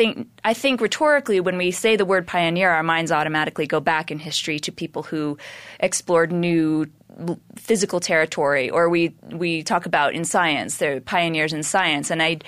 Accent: New York City, New York, United States; I absolutely loved growing up in New York.

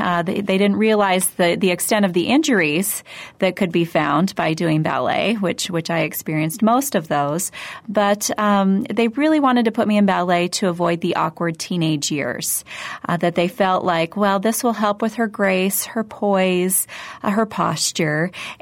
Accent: Boise, Idaho, United States; Well, I'm originally from Boise, Idaho, and I came to BYU in 1990.

